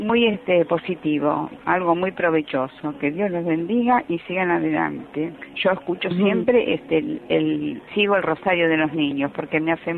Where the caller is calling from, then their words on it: Lanús, Buenos Aires Province, Argentina; soy de Lanús, de la provincia de Buenos Aires.